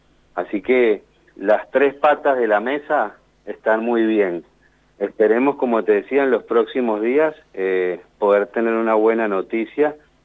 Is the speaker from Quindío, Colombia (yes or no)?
no; Barranquilla, Atlántico, Colombia; now in Montevideo, Uruguay; Con Sebastián vivimos juntos cuando éramos chicos en Barranquilla, vivimos acá en Montevideo también.